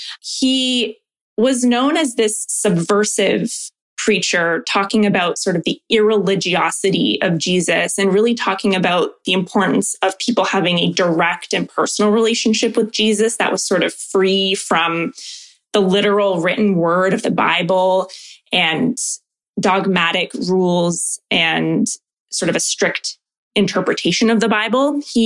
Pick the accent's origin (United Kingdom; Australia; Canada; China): Canada; Oakville, Ontario; I'm from Oakville originally.